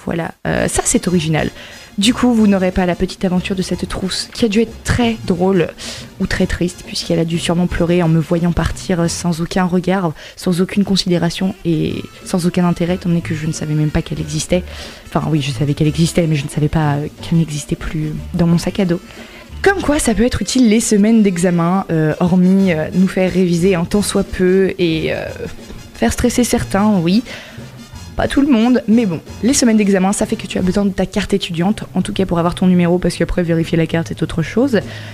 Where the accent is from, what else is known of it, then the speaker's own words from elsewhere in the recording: Normandy, France; en tant que Normande de pure souche, peut-être pas, mais en tant que Normande.